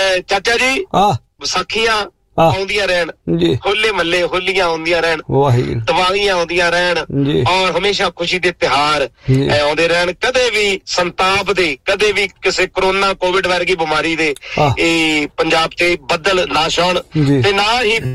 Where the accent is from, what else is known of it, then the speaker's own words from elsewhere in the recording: Kartarpur, Punjab, India; ਕਰਤਾਰਪੁਰ ਜਲੰਧਰ ਤੇ ਜਾ ਕੇ ਮੇਰਾ ਪਿੰਡ ਜਰੂਰ ਮਿਲ